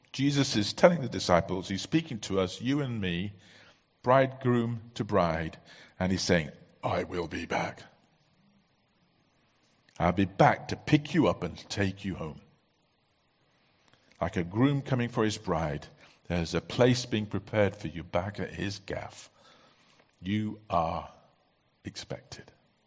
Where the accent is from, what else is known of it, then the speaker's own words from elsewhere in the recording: Bangladesh; I saw this when I grew up in Bangladesh